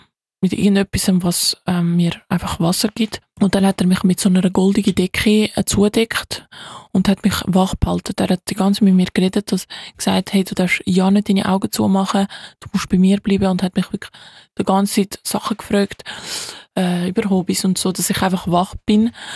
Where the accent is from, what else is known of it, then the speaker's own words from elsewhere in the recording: Switzerland; born there; also ich bin ja in der Schweiz geboren und für mich ist Schweiz mein Zuhause